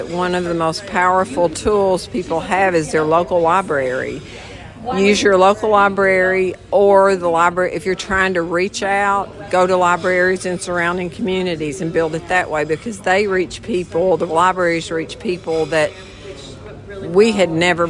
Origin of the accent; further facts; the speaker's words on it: London, Kentucky, United States; I'm from London, Kentucky.